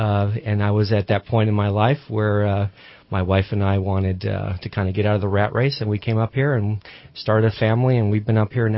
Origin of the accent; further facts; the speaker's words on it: Chicago, Illinois, United States; also born or lived in Poland / South Florida; You know, I grew up in Southside Chicago. My parents and I came over from Europe, from Poland, and I'm first generation here. We moved down to South Florida, opened a family business, and I went to college down there